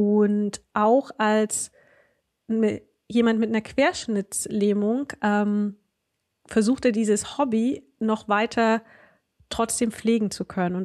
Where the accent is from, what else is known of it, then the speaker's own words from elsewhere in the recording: Wernigerode, Saxony-Anhalt, Germany; das ist nur wenige Kilometer von Wernigerode entfernt, also da, wo ich aufgewachsen bin.